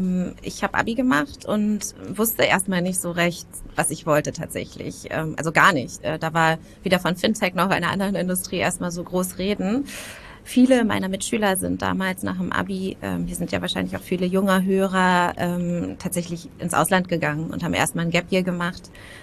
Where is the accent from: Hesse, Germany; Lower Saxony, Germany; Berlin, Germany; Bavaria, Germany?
Berlin, Germany; komme ursprünglich tatsächlich aus Berlin, bin einer der wenigen Ur-Berliner in sowohl unserer Firma, aber auch in Berlin selber. Habe hier Abi gemacht